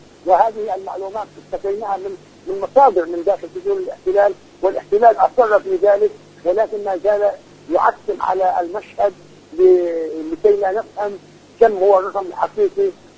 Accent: Palestine; ووظيفتنا نحن كفلسطينيين وكمقاومة أن نعد البرامج الكفائية والنضالية

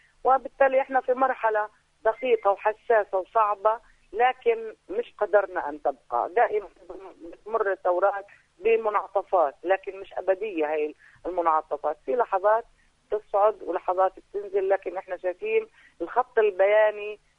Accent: Palestine; الأساس عندنا إحنا كفلسطينيين.

